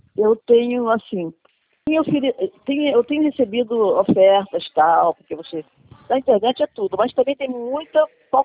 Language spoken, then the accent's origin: Portuguese; Rio de Janeiro, Brazil; accent: carioca; eu sou carioca, mas eu estou no interior de Goiás.